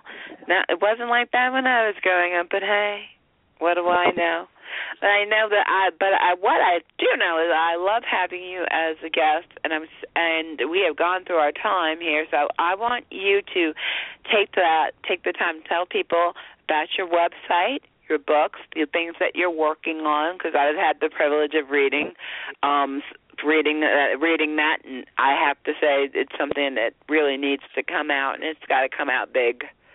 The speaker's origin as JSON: {"language": "English", "region": "Northeast", "country": "United States", "said": "We're going, we're from the Northeast. This is what's called sleeping weather in our part of the country."}